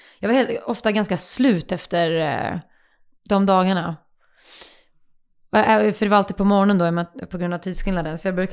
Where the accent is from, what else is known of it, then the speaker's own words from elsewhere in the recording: Lund, Skåne, Sweden; jag växte upp i Lund första 6 åren.